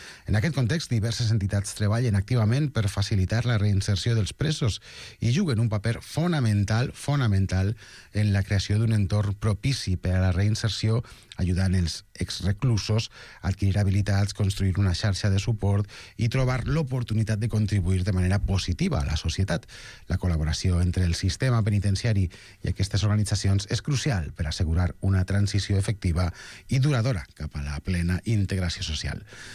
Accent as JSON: {"language": "Catalan", "town": "Barcelona", "region": "Catalonia", "country": "Spain", "said": "A més, som del barri de Sants, tots, no?"}